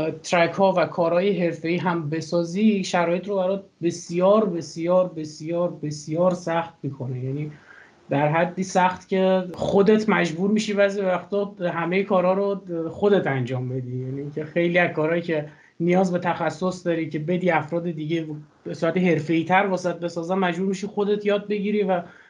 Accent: Iran; ببین من ایرانی هم، شما ایرانی، ما با درد به دنیا اومدیم

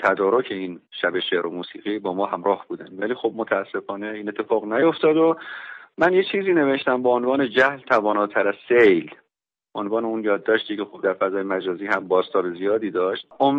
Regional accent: Khorasan, Iran; من خب خراسانیم و از کردهای مهاجر به خراسان که خب احتمالاً شنونده های شما میدونن که حدود 450 سال پیش در واقع مهاجرتشون به خراسان شروع شد

